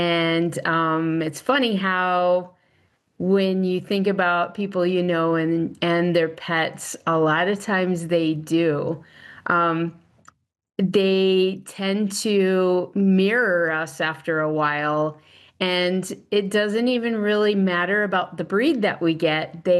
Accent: New Mexico, United States; I'm actually from New Mexico, so I'm more used to southwestern type of furniture

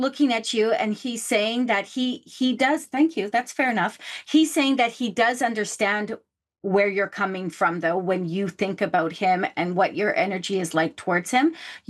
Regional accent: Canada; I'm from Canada. So I'm in Vancouver, British Columbia, Canada.

